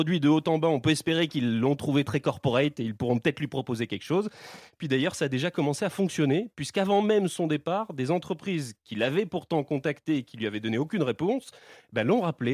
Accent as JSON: {"language": "French", "region": "Grand Est", "country": "France", "said": "C'est ça, c'est mes origines. Mais je suis alsacien, je suis aussi un peu italien, je suis un peu maltais."}